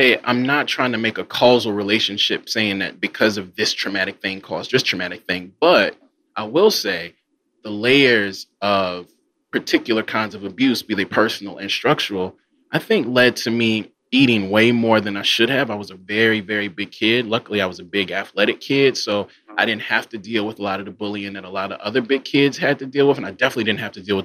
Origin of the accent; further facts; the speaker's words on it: Mississippi, United States; I think because I am from Mississippi and so much of Mississippi black labor has been taken from us